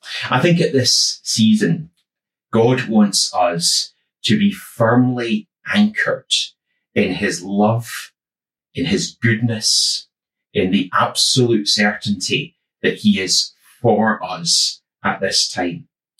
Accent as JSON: {"language": "English", "region": "Scotland", "country": "United Kingdom", "lives_now": "Kirkliston, United Kingdom", "said": "I'm from the west of Scotland, not from here."}